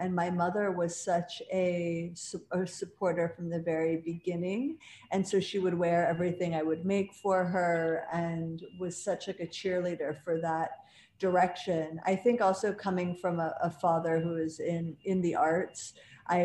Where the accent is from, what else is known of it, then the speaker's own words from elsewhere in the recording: Buffalo, New York, United States; now in New York City, United States; I'm from Buffalo.